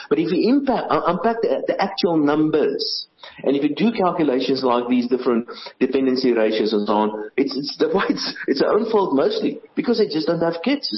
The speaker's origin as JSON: {"language": "English", "country": "South Africa", "said": "I realized I'm a South African."}